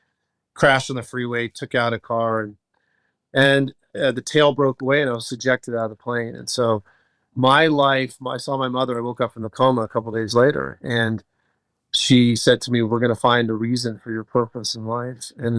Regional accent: Florida, United States; So I grew up down in South Florida.

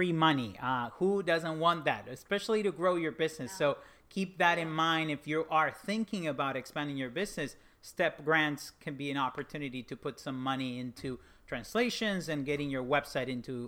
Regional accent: Argentina; Argentina.

